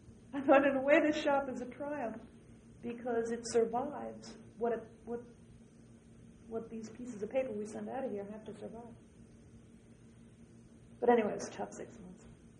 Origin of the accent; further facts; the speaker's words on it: Florida, United States; B, it's in Florida, and I'm from Florida.